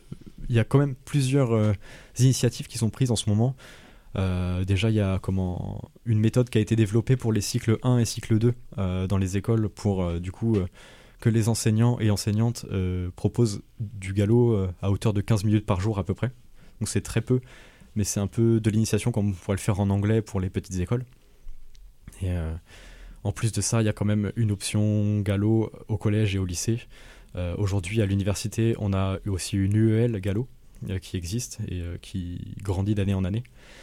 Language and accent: French; Brittany, France; first language Gallo; Mes parents m'ont élevé dans un français très teinté par le galop. Tous mes voisins, mes voisines, tout mon entourage quand j'étais petit parlait galop.